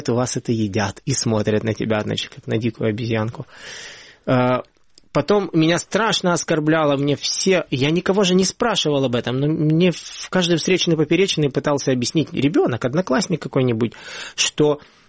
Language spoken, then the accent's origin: Russian; Sakhalin Oblast, Russia; also born or lived in Luhansk; А в Луганске я приехал с Сахалина, из России.